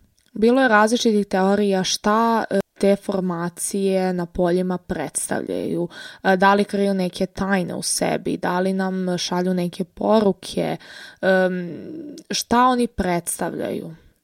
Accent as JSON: {"language": "Serbian", "town": "Sokobanja", "region": "Zaječar District", "country": "Serbia", "said": "s obzirom da sam u Sokobanji, odakle sam ja inače."}